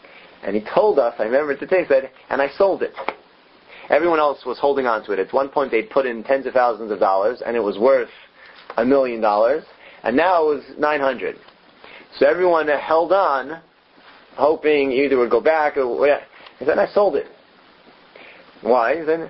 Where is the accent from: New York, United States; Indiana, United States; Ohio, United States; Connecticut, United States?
Ohio, United States; Cincinnati; So I grew up in Cincinnati until I was about 7.